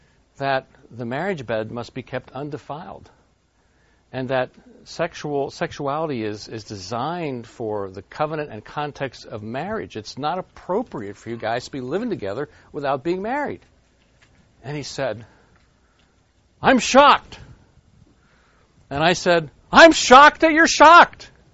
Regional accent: Pennsylvania, United States; in my hometown, conservative Eastern Lancaster County

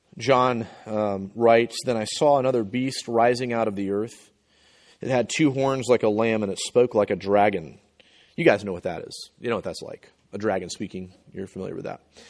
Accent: Florida, United States; Growing up in Florida, we had a Christian radio station

